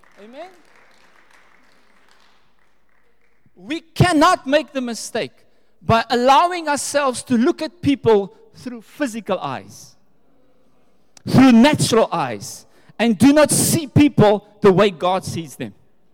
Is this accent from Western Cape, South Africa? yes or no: yes; Mitchell's Plain, Western Cape, South Africa; also born or lived in Stellenbosch; There's more to me than just, I'm coming from Mitchell's Plain, born in Stellenbosch. This is my history.